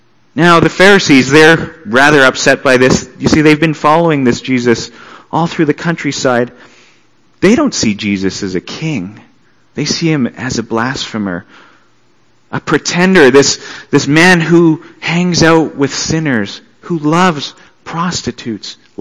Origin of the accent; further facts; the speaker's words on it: Lethbridge, Alberta, Canada; born there; I said, "I was born in Lethbridge, sir."